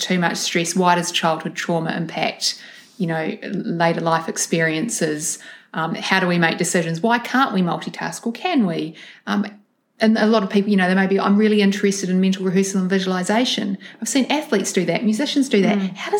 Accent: New Zealand; I grew up in New Zealand.

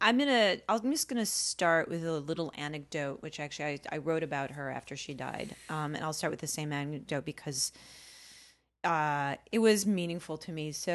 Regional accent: United States; I do know how to pronounce it, but I'm an American and we just...

